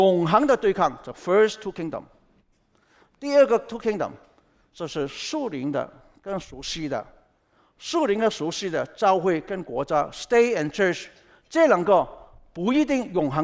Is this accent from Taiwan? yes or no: no; China; 我们也是中国人。啊，我拿中国护照